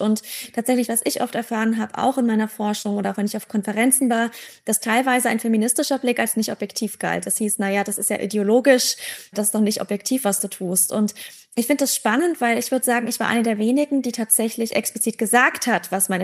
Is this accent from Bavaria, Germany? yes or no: yes; Bavaria, Germany; Ich selbst bin eine Frau, ich komme aus Franken, ich komme aus Bayern, also nicht unbedingt aus dem progressivsten Teil von Deutschland. Ich bin hier in der Nähe aufgewachsen, bin jetzt auch wieder hierher zurückgekehrt.